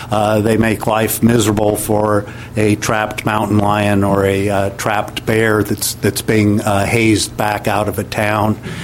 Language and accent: English; Sammamish, Washington, United States; from Sammamish, Washington.